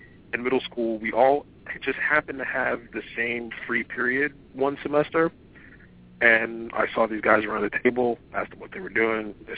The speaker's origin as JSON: {"language": "English", "town": "New York City", "region": "New York", "country": "United States", "said": "I'm from New York City, and … It's an obscure reference, don't worry about it. I got into role-playing gaming through friends in middle school in New York"}